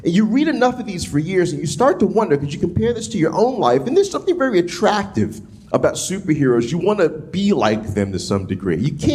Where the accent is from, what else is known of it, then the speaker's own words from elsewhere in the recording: New Orleans, Louisiana, United States; moved away as an adult; also born or lived in Illinois; So I didn't grow up in flyover country growing up in New Orleans. And then when Alyssa and I, shortly after we were married, we moved to Illinois, and we were living just outside Chicago.